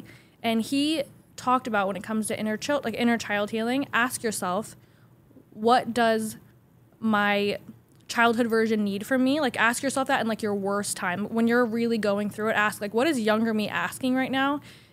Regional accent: Georgia, United States; now in New York City, United States; I moved out of my hometown. I moved from my small town in Georgia to a bigger city and then eventually to New York City

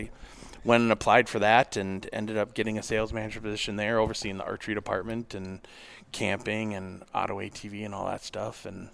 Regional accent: Minneapolis, Minnesota, United States; I grew up in North Minneapolis, right in the hood.

